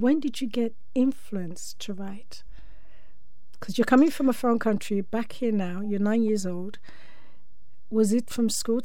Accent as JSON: {"language": "English", "country": "Nigeria", "said": "I'm also from Nigeria, and so, but from the Yoruba side"}